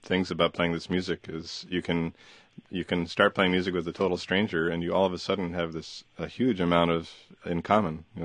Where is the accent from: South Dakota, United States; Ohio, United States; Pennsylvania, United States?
Ohio, United States; Cincinnati; Well, I grew up in Cincinnati, Ohio, and there was a park called Mount Storm Park, maybe a half-mile walk from my house